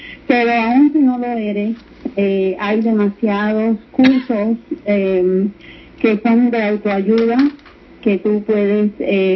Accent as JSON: {"language": "Spanish", "country": "Cuba", "said": "aún en el acento latino Yo soy cubana y hay personas que me dicen a mí, tú no suenas cubana."}